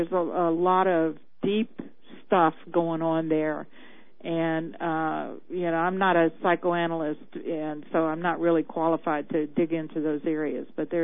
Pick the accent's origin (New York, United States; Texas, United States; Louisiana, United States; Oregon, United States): Louisiana, United States; now in Chicago, United States; I grew up in Louisiana. I lived in New Orleans for 15 years before I moved here to Chicago.